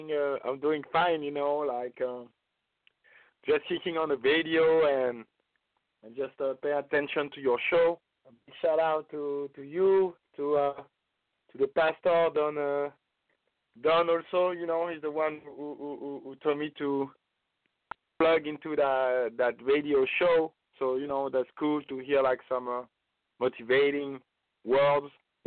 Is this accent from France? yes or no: yes; France; I'm a mixed breed myself. So being born and raised in France